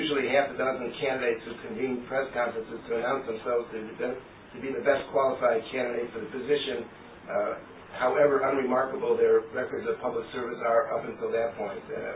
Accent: United States; now in Israel; I think when I was growing up in America, we always had a saying, don't toot your own horn.

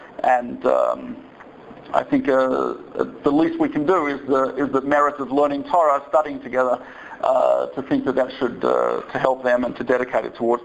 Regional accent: Australia; I'm from Australia, as you may hear from the accent, which is, I believe, also south of the Mason-Dixon line

